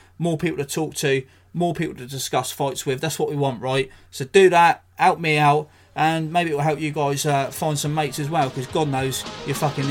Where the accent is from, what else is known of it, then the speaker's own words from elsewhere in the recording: England, United Kingdom; as a Brit, as an Englishman